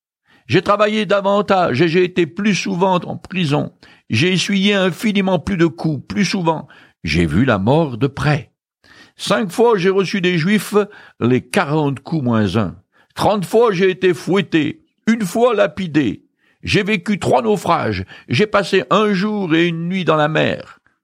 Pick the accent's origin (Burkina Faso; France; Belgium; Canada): France; Moi, je suis né français et un peu rétro. Sans être trop présomptueux, je crois que je pourrais encore mourir pour la France, mon pays d'origine.